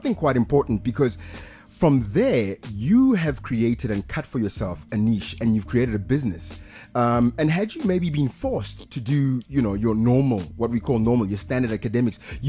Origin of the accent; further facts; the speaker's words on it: Pretoria, Gauteng, South Africa; I grew up in Pretoria. I say Pretoria because people are like, but which Gassi specifically? Mamelodi, Soshanguve, Harankua. I'm from all the Gassis.